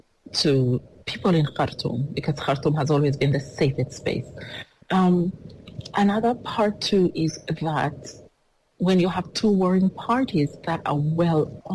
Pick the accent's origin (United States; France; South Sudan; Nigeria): South Sudan; I am from South Sudan, and I was in South Sudan in 2013 and 2016 when the conflict broke out.